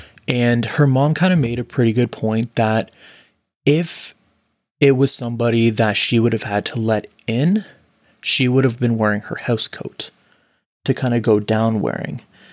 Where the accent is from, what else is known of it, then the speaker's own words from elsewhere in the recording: Orangeville, Ontario, Canada; living and growing up near Orangeville, we did not hear a lot of good things about the Orangeville police.